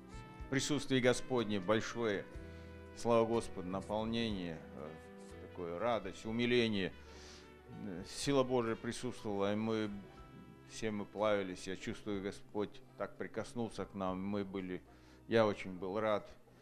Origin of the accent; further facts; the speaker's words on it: Oregon City, Oregon, United States; я из Орегон Сити, со штата Орегон.